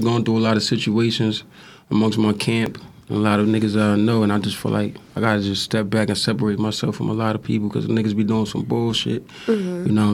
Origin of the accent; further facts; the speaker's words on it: Jamaica; I'm Jamaican too, though.